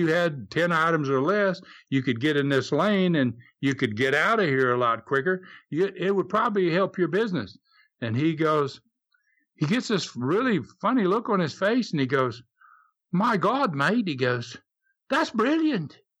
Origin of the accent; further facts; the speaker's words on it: United States; And I go, "Well, I'm from America, you know."